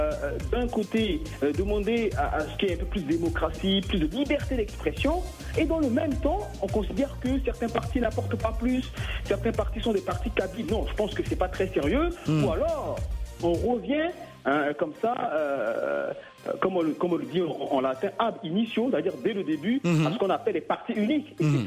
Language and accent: French; Central African Republic; Moi, je viens de la Centrafrique, et vous savez très bien ce qui s'est passé dans ce pays.